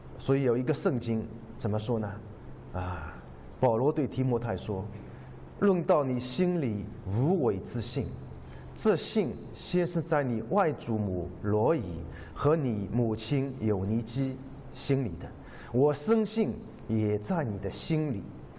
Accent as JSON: {"language": "Chinese", "town": "Zhoushan", "region": "Zhejiang", "country": "China", "said": "我是来自中国的浙江啊。浙江我们有一个市叫做舟山啊，那是一个群岛。"}